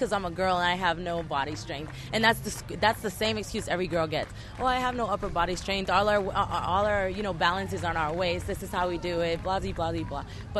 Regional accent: Boston, Massachusetts, United States; I'm 21 years old. I'm originally from Boston, Mass., and I've been breaking for about 3 years now.

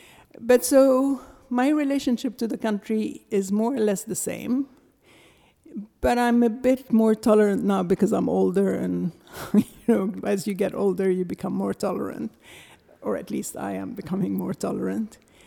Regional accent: Beirut, Lebanon; also born or lived in Syria; I have a love-hate relationship to my home country, or one of my home countries, because Syria is the other. I love it because, well, I love my mother and my father when he was alive, and the family and my friends and the food and the sea. And now Beirut is very ugly

